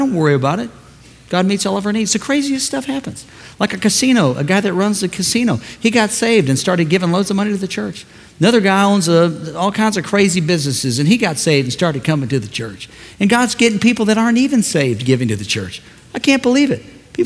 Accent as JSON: {"language": "English", "town": "St. Louis", "region": "Missouri", "country": "United States", "tie": "born there", "said": "I'm from the United States of America. So while I'm here, though, in America, I was born on American soil, right here in St. Louis."}